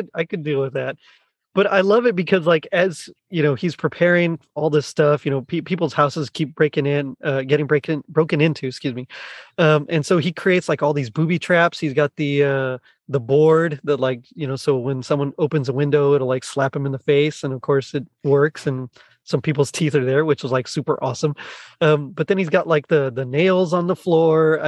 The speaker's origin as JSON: {"language": "English", "region": "Texas", "country": "United States", "said": "But I'm from Texas, so I mean, you know, everybody's yeah."}